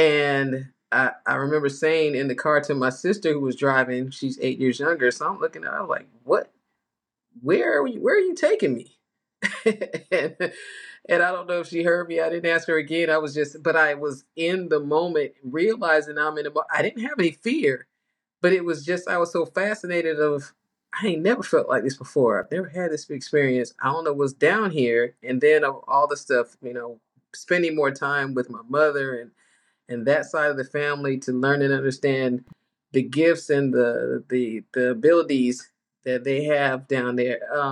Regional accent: Savannah, Georgia, United States; born there; I had never been to Savannah, didn't know I was born in Savannah.

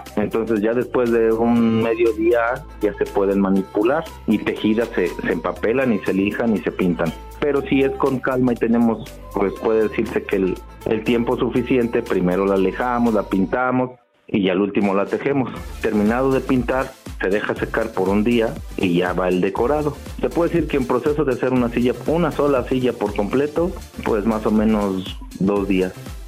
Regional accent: Tenancingo, State of Mexico, Mexico; Yo nací en la Ciudad de México, mis papás son de aquí de Tenancingo, y nos regresamos a vivir aquí cuando yo tenía como 10 años.

